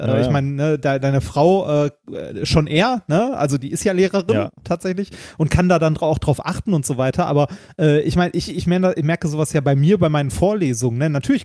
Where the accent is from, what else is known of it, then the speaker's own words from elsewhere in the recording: North Rhine-Westphalia, Germany; So, wir kommen aus dem Ruhrpott, da fällt das auch nicht auf.